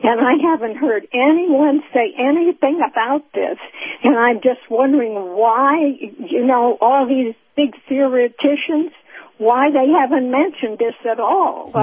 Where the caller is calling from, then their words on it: Clearwater, Florida, United States; I'm in Clearwater.